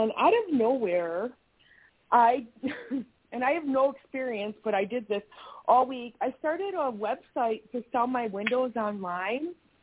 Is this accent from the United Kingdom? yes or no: no; Chicago, Illinois, United States; well, I'm from Chicago, so – but it's just beautiful up here.